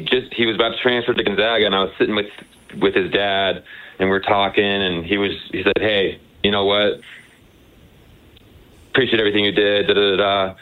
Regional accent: Stanford, California, United States; I grew up on Stanford campus

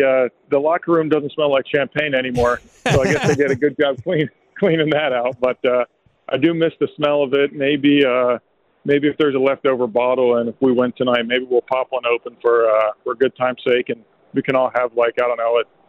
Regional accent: Pennsylvania, United States; now in Arlington, United States; Growing up in Pennsylvania is a little more country. You know, I'm not a big city boy.

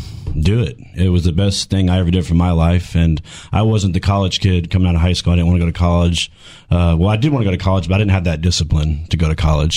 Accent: Tomball, Texas, United States; Well, I grew up in Tomball, but I've grew up in the Houston area my whole life. Yeah, I'm a Texan kid.

